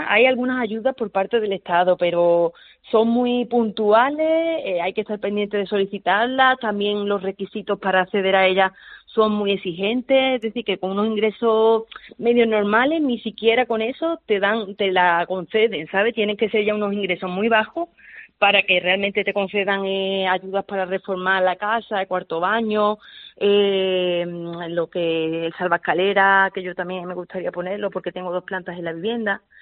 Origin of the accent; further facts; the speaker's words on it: Alhaurín el Grande, Andalusia, Spain; now in Alhaurín de la Torre, Spain; Pues en muchos establecimientos de Alaurín el Grande, que es mi pueblo, donde yo he vivido toda la vida, ahora actualmente vivo en Alaurín de la Torre